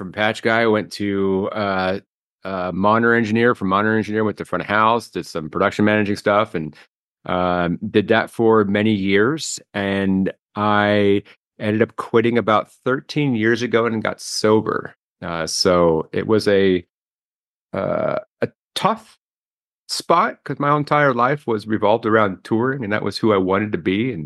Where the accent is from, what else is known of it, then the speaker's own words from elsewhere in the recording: Washington, United States; I'm originally from Washington State.